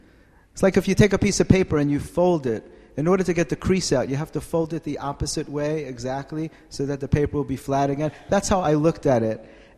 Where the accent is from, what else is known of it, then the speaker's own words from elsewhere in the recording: Bronx, New York, United States; When I grew up in the Bronx, it was very rare to have Jewish heroin addicts.